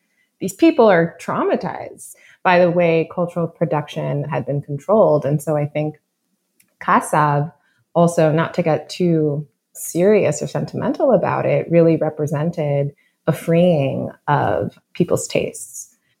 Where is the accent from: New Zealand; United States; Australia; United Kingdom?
United States; Brooklyn, New York; And I think growing up in Brooklyn, you know, I grew up in a very heavily West Indian diaspora part of the borough.